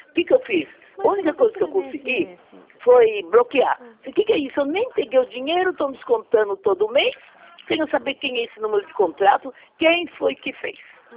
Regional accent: São Paulo, Brazil; Eu sou daqui de São Paulo, da prefeitura de São Paulo.

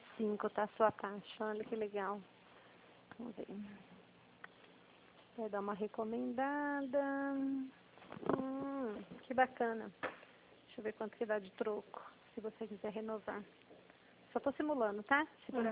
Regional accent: Dracena, São Paulo, Brazil; also born or lived in Campo Grande; Eu já morei em Campo Grande, sabe? Mas não conheço muito Mato Grosso, não. Eu sou aqui do estado de São Paulo.

